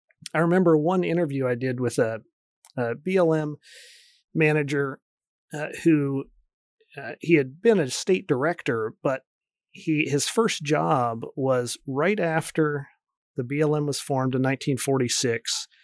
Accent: Washington, D.C., United States; also born or lived in Oregon; I grew up near Washington, D.C. I vacationed in Maine

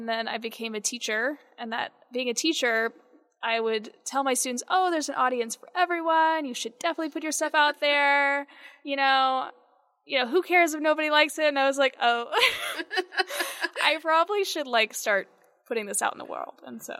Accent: Tyler, Texas, United States; Well, in 2018, I had recently moved back to the area. I'm from Tyler, Texas

